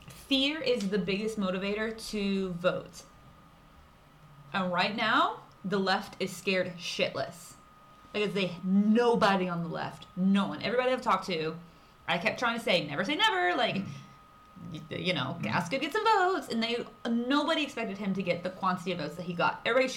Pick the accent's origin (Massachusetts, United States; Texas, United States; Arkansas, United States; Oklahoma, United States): Arkansas, United States; I'm just trying to don't get twisted because they're both A names and I'm from Arkansas.